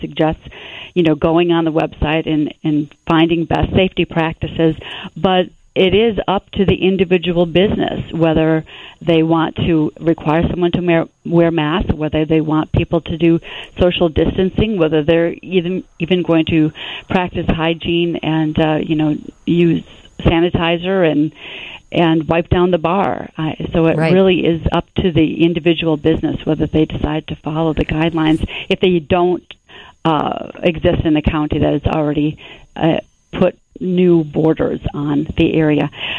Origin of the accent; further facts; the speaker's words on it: Beloit, Wisconsin, United States; I'm from Beloit, Wisconsin, which is, you know, a city divided by the state of Illinois.